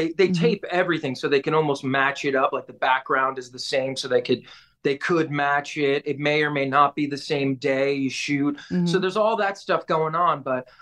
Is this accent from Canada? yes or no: no; Brooklyn, New York, United States; I'm actually from Brooklyn. I was born there.